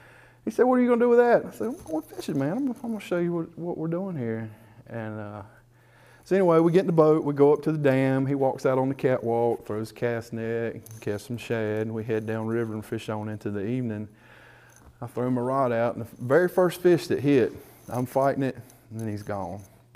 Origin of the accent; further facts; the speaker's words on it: Summerfield, North Carolina, United States; I grew up in Summerfield, North Carolina. That's just north of Greensboro.